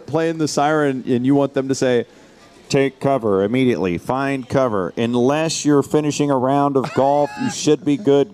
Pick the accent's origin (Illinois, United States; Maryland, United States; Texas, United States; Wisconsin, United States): Texas, United States; We grew up here in the Metroplex.